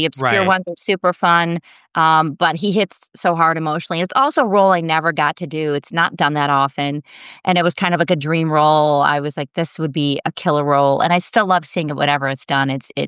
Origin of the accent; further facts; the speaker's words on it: Midwest, United States; I did not grow up in the East Coast. I grew up in the Midwest